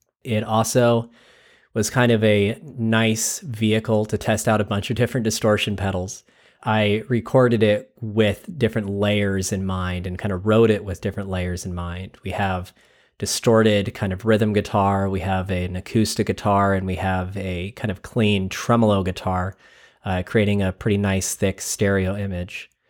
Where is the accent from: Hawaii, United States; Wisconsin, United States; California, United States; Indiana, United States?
California, United States; Long Beach; We're from Long Beach, California, and this song is